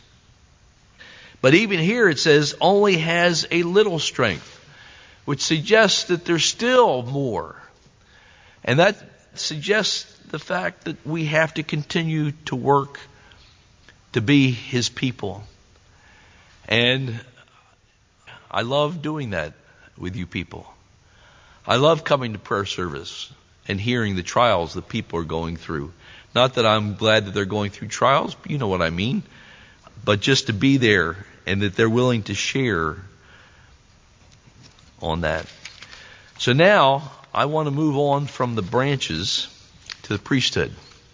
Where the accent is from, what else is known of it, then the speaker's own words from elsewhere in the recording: United States; I grew up in the Philadelphia in the United States. I grew up 15 minutes from it.